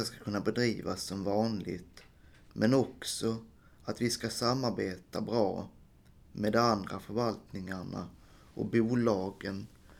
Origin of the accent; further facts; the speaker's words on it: Helsingborg, Skåne, Sweden; Jag är uppvuxen i Helsingborgs kommun. Jag är 44 år